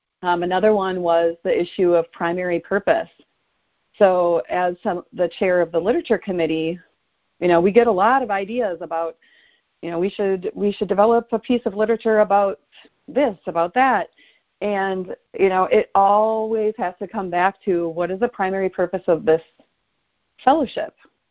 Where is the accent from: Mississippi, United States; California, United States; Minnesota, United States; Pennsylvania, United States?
Minnesota, United States; So when I arrived at this year's World Service Conference in Minnesota, my home state